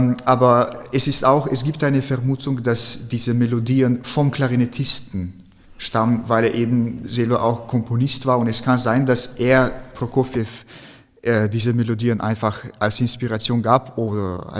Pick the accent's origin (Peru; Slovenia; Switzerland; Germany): Slovenia; German is a second language; Zum Beispiel in Slowenien, wo ich herkomme, ist fröhliche Musik ein bisschen anders